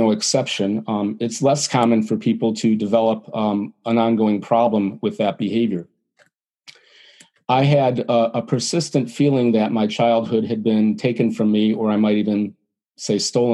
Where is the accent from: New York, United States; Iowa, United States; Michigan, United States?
Michigan, United States; Detroit; I live in Metro Detroit, but I grew up in Detroit